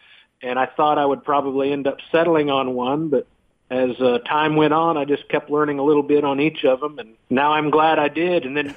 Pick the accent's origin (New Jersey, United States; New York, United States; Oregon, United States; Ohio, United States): Oregon, United States; McMinnville; now in Texas, United States; I grew up in Oregon, and in McMinnville, Oregon, which is on the western part of the state, about 30 miles south of Portland.